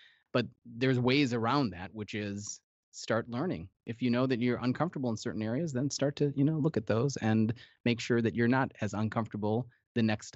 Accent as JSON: {"language": "English", "country": "United States", "lives_now": "Australia", "said": "And actually, that's funny because I'm American. As you can, I'm living in Australia, so."}